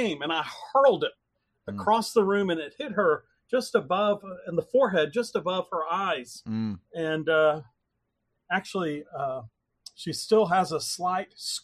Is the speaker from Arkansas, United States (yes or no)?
no; Dallas, Texas, United States; I grew up in Dallas, Texas. From my bedroom window as a child, I could see the church that our family attended.